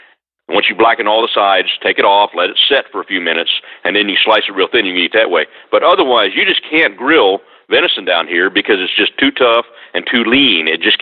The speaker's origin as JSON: {"language": "English", "region": "Missouri-Nebraska area", "country": "United States", "moved": "yes", "lives_now": "South Texas, United States", "said": "I'm originally from the Missouri-Nebraska area."}